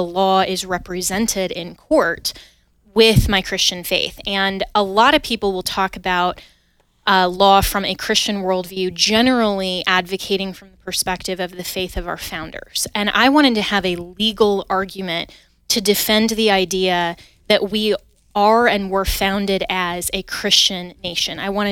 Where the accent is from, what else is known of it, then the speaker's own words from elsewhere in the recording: Colorado, United States; so I ended up transferring back to my home state of Colorado and graduating from Colorado State in journalism.